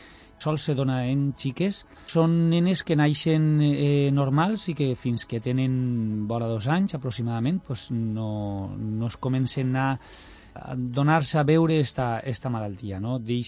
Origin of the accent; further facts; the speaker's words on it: Valencia, Valencian Community, Spain; Jo vaig néixer en València ciutat i porto, pues, uns 41 anys que tinc, pues, així visquent en la ciutat.